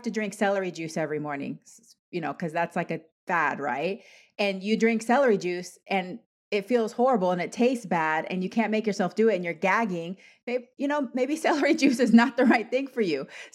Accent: Panama; I'm Latin American. I'm Panamanian

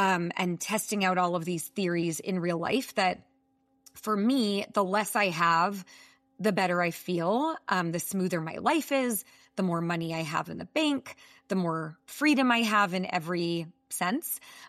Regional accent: San Francisco, California, United States; I'm from the San Francisco Bay Area. I am the mother of 2.

